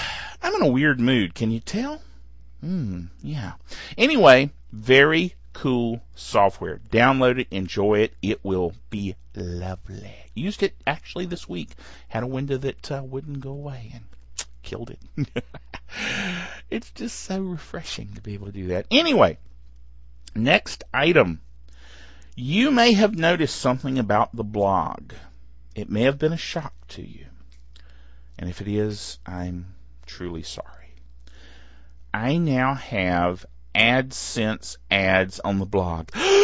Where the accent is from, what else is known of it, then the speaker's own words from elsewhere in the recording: the South, United States; Okay, now I'm from the South. You know, I know we've got people that listen in Ireland and England and all over the place, and sometimes I wonder what in the world they make of me and my accent.